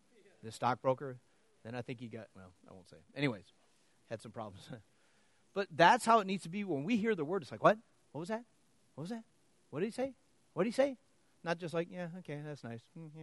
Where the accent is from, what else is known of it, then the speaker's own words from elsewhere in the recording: Wisconsin, United States; I mean, I'm from Wisconsin. If you're not a Packer fan, they, like, kick you out of the state.